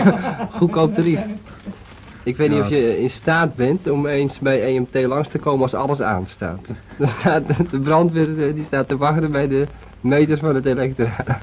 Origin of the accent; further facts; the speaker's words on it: Netherlands; Van huis uit, ja, kom ik hier vandaan waar ik nu zit.